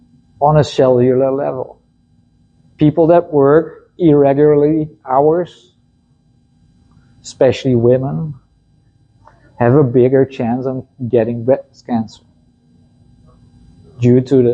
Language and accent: English; Netherlands; English is a second language; Yeah, I'm from Europe. I'm from the Netherlands. We use centimeters.